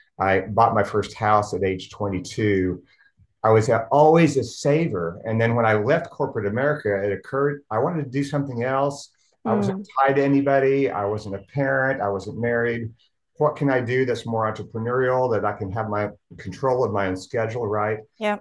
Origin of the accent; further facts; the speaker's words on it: Oklahoma City, Oklahoma, United States; when I was 8 years old, I grew up in Oklahoma City, Oklahoma